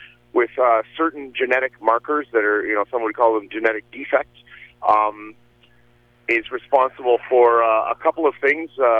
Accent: Waterford, Ontario, Canada; en route to southwestern Ontario, to Waterford, Ontario, where my hometown is

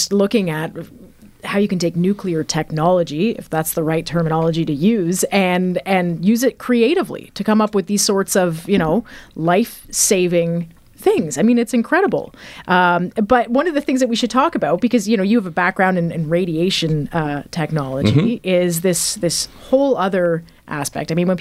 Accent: Guelph, Ontario, Canada; It's something that, you know, I'm from Guelph, so I'm not from Bruce County

